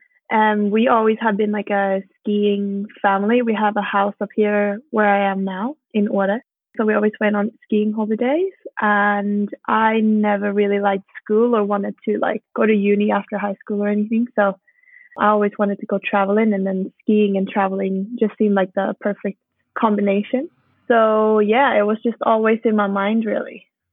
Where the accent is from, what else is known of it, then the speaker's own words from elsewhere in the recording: Sweden; also born or lived in Austria / Norway; I'm from Sweden. I'm from a little coastal, it's not a village, it is a city, but it's like a population of 30 or 40,000. Mm-hmm. And I have been living in Austria quite a lot, / Norway. And now I'm in northern Sweden on a season here.